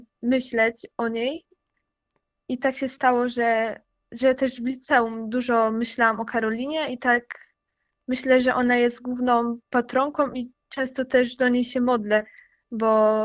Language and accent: Polish; Lesser Poland, Poland; Też wychowałam się w diecezji tarnowskiej